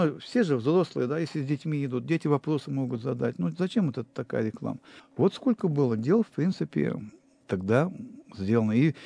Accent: Sverdlovsk Oblast, Russia; Говорю, вот я из Свердловской области.

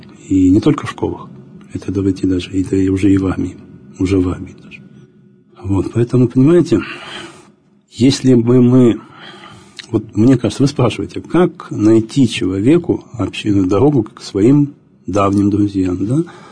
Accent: Uzbekistan; я вырос в Узбекистане, очень много лет там прожил.

